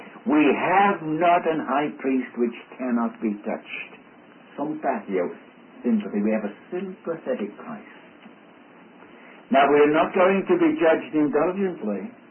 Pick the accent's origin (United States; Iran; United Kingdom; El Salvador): United Kingdom; England; accent: English; I said, listen, and try to put up with my English accent.